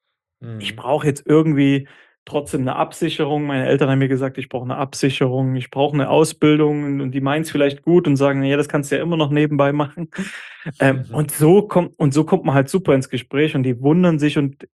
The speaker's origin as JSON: {"language": "German", "town": "Leipzig", "region": "Saxony", "country": "Germany", "said": "Ich komme ja ursprünglich aus Leipzig"}